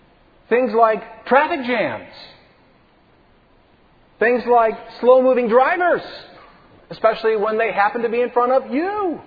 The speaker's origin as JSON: {"language": "English", "country": "United States", "said": "I mean, that's just being an American, right?"}